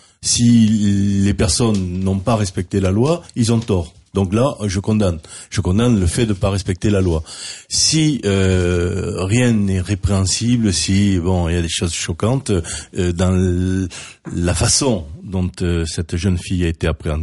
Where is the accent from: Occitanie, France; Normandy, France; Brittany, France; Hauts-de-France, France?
Occitanie, France; Montauban; Je suis montalbanais, je suis né à Montauban, j'ai vécu à Montauban, et j'ai créé mon entreprise à Montauban.